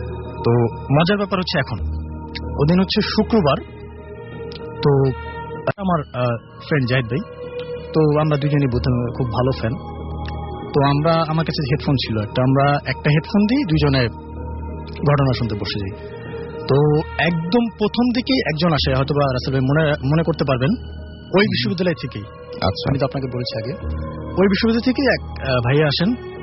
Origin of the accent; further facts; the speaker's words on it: Mirpur, Dhaka Division, Bangladesh; আমি এসেছি মিরপুর থেকে